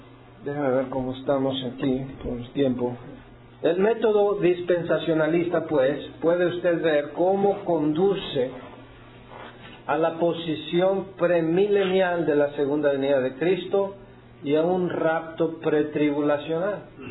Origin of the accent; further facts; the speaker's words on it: Mexico; now in United States; Nací en México, hablo español como Chile, le voy al Tri. Okay. Soy mexicano. Oh, pero yo emigré para acá y yo conseguí mis papeles